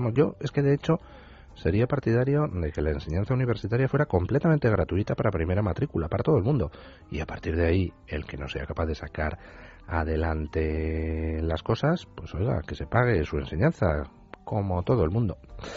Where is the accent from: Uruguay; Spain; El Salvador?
Spain; Los que estamos aguantando todo lo que nos echan somos los españoles